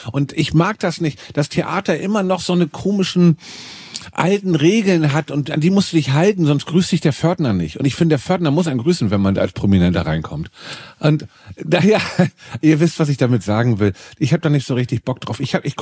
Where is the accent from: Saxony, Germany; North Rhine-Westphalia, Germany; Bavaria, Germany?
North Rhine-Westphalia, Germany; Düsseldorf; Das ist für mich als Düsseldorferin.